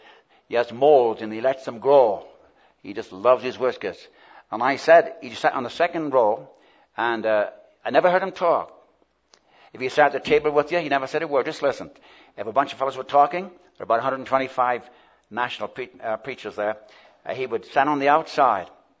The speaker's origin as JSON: {"language": "English", "region": "West Coast", "country": "United States"}